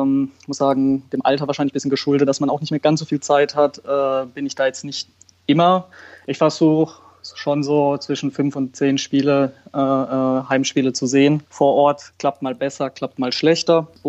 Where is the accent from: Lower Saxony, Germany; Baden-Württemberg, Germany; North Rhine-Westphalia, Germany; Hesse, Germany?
Baden-Württemberg, Germany; Karlsruhe; born there; Also ich bin in Karlsruhe geboren